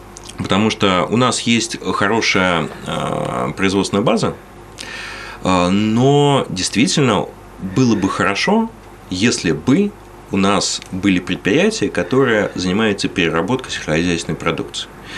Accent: Moscow, Russia; у меня есть пример моего родного города, там, Москвы.

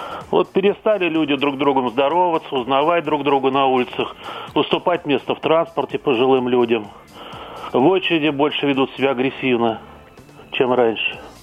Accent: Moscow, Russia; я коренной москвич, достаточно давно живу на белом свете

